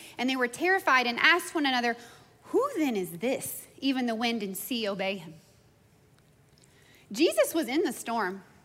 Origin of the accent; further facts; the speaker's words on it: Texas, United States; I'm from Texas. I know me some storms. I know tornadoes.